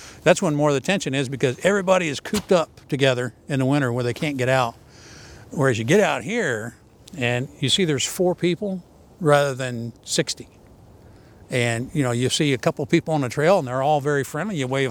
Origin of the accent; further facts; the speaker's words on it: Columbia City, Indiana, United States; born there; Yes, I was born in Columbia City.